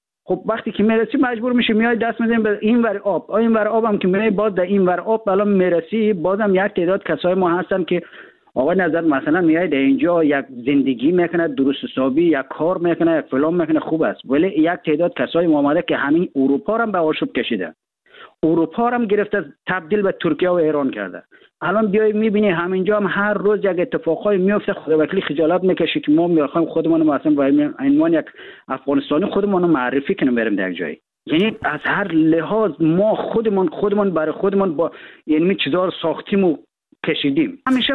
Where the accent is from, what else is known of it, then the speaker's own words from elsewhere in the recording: Afghanistan; ما در افغانستان در کشور جنگ زده بزرگ شدیم.